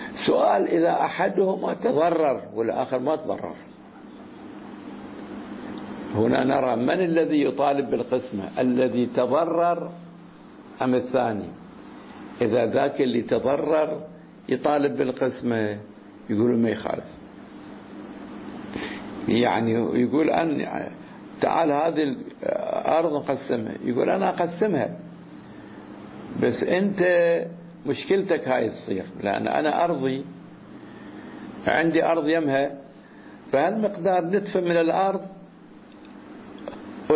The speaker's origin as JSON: {"language": "Arabic", "country": "Iraq", "said": "صار عندنا في العراق في بعض المناطق أيضا"}